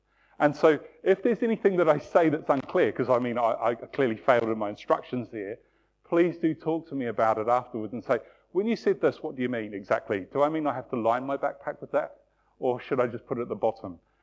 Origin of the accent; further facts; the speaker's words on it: New Plymouth, Taranaki, New Zealand; I come from New Zealand. And I used to live in this place called New Plymouth. It's like the old Plymouth, but different. And it's kind of on the coast of New Zealand, but it sits on a peninsula on the west coast of New Zealand.